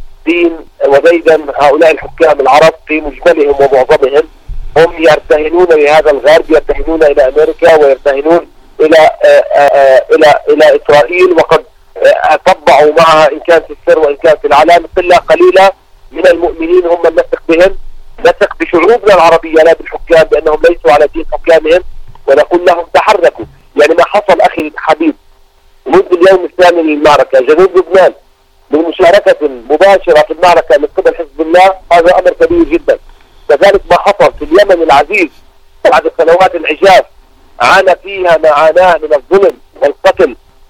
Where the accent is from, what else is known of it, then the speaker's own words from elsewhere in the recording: Palestine; أهدافنا كفلسطينيين واضحة قابلة للتحقيق